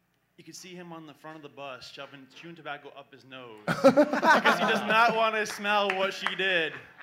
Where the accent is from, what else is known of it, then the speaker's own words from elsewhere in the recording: Griswold, Connecticut, United States; Yeah. Griswold, Connecticut.